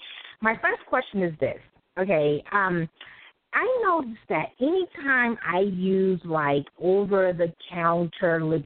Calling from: New York City, New York, United States; I'm calling from New York City.

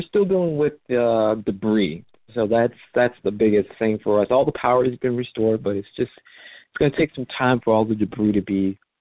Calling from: Miami, Florida, United States; I'm calling from South Florida, Miami.

